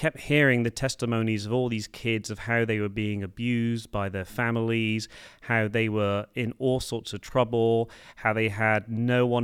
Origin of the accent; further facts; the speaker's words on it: England, United Kingdom; No, I'm from the UK, United Kingdom, or England, as we like to call it. So I grew up in England